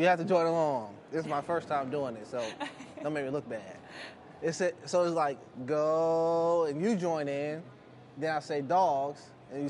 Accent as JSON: {"language": "English", "town": "Valdosta", "region": "Georgia", "country": "United States", "said": "number 19, right receiver for the New England Patriots. I'm from Valdosta, Georgia."}